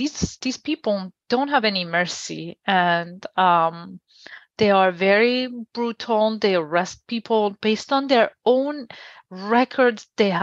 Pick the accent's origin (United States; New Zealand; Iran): Iran; I was born and raised in Iran